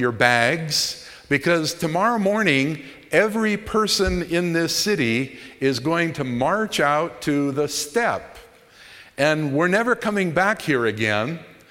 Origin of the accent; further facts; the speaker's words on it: United States; And tonight, as I'm speaking as an American, probably one of the greatest sins in the United States and still suffering the consequences was slavery.